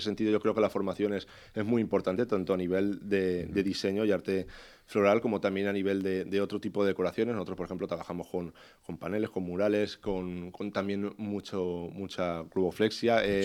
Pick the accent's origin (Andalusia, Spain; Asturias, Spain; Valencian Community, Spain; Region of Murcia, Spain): Valencian Community, Spain; para los que somos valencianos y los que somos falleros